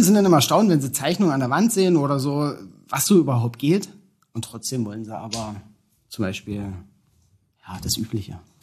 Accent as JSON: {"language": "German", "town": "Wahrenbrück", "region": "Brandenburg", "country": "Germany", "tie": "born there", "said": "Genau. Genau, aus Warenbrück, aber das wird auch kämmen."}